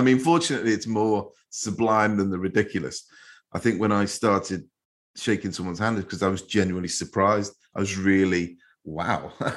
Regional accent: Liverpool, North West England, United Kingdom; where I grew up in Liverpool

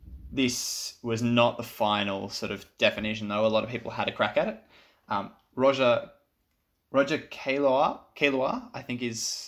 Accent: Sunshine Coast, Queensland, Australia; I'm from Sunshine Coast, so I'm a little bit north of you.

